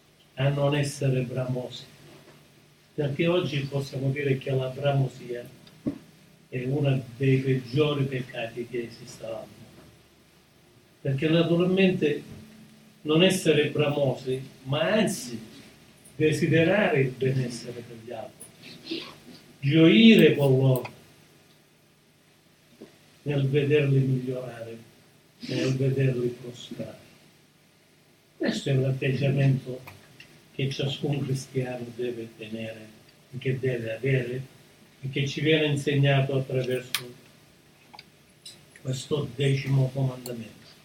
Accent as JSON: {"language": "Italian", "region": "Sicily", "country": "Italy", "said": "Permettetemi una licenza, visto che io sono siciliano, anche ai fratelli siciliani"}